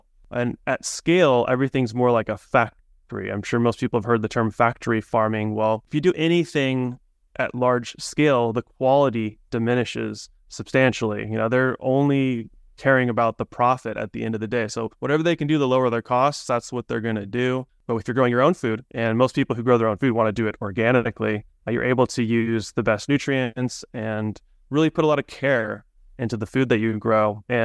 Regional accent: San Diego, California, United States; I grew up in San Diego, California.

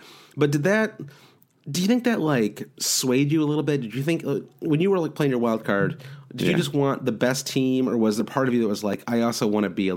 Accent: Midwest, United States; But I'm also from the Midwest, so I sound kind of nasal no matter what.

